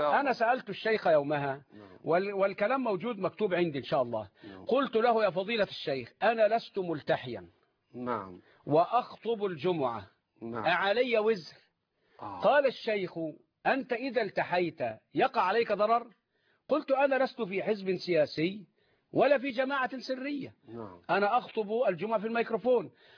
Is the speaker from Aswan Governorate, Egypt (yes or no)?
no; Mit Antar, Dakahlia, Egypt; قريتي ميت عنطر مركز طلخة دقهلية عام 66 بمسجد المحطة، وكنت في ذلك الوقت في السنة الثانية الثانوية في مدرسة طلخة الثانوية بالدقهلية